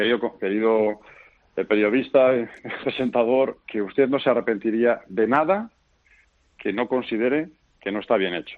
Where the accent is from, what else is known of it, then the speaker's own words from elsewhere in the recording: Vitoria, Basque Country, Spain; yo soy de Vitoria, soy vasco y amo muchísimo al País Vasco como amo al resto de España, porque el País Vasco es España.